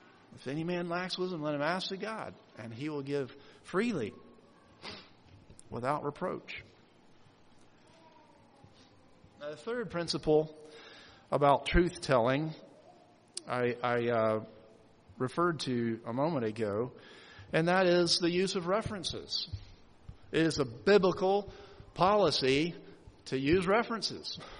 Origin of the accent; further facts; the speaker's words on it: Alabama, United States; He mentioned he had moved from my hometown in Alabama. He had attended my home church there even.